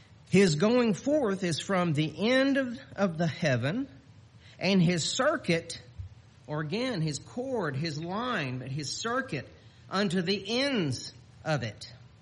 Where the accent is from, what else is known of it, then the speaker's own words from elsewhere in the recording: Houston, Texas, United States; I was from Houston.